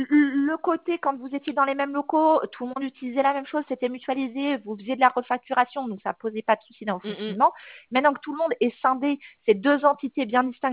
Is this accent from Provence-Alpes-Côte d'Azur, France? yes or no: no; Combrit, Brittany, France; Moi, je suis originaire de Combrite, donc je vois très bien où il y a l'info.